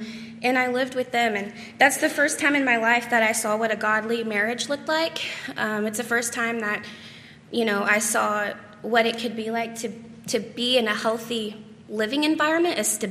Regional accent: Springfield, United States; born there; So I was born in Springfield to two teenage parents.

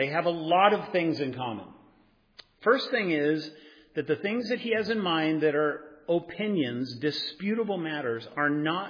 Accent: Colorado, United States; because I'm from Colorado

